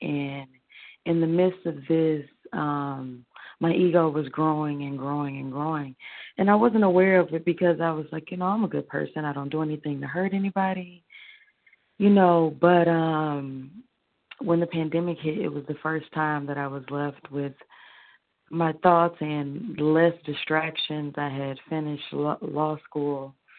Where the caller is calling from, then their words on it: Michigan, United States; Yes, I'm calling from Michigan.